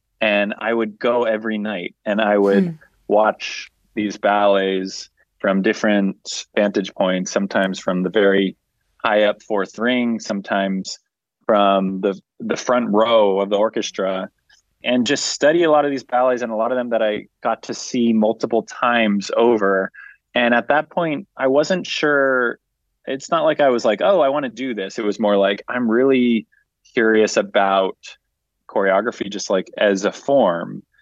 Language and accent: English; San Diego, California, United States; now in New York City, United States; I'm from San Diego, California, so it's was a beautiful place to grow up, but quite different from New York City.